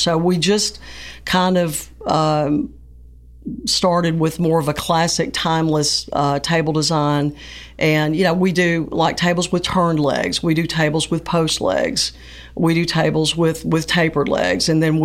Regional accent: Pulaski, Tennessee, United States; now in Nashville, United States; I grew up in Pulaski, graduated a long time ago, and moved to Nashville, went to Belmont for a while

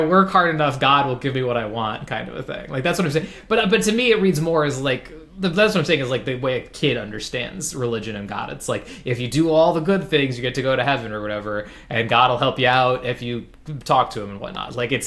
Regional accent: Illinois, United States; I'm not from Oklahoma, that was a joke. I'm from Illinois, I'm from the suburbs of Illinois, and my house is in a very wooded area.

